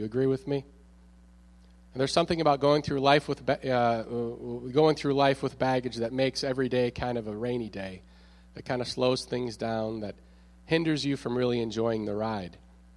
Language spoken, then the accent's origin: English; Minnesota, United States; and so I'm from Minnesota, and so I decided that I was going to go back home to Minnesota to go and visit her